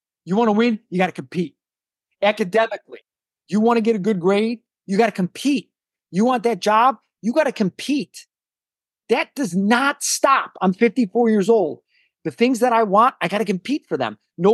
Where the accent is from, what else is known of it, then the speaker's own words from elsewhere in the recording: Chicago, Illinois, United States; I'm from Chicago, so he's number two after Michael Jordan. In our city, that's just the way we roll